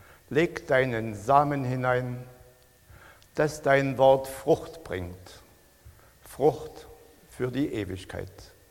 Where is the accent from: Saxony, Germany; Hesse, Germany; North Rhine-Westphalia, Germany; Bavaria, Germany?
Saxony, Germany; Wernesgrün; Ich komme aus Wernesgrün